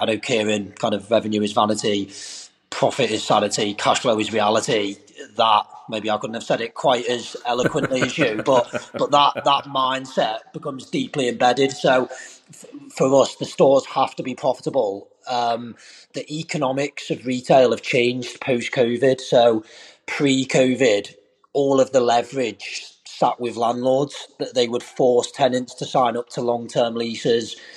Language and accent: English; North West England, United Kingdom; So I was in no way unusual as a young lad growing up in Merseyside in wanting to be a professional footballer.